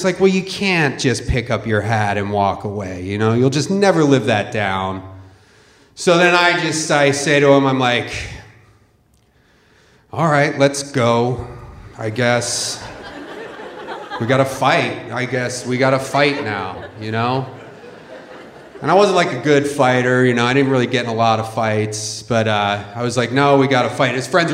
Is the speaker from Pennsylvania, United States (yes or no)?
yes; Philadelphia, Pennsylvania, United States; I grew up in Philadelphia, you know, weird kind of neighborhood. It's a weird city still.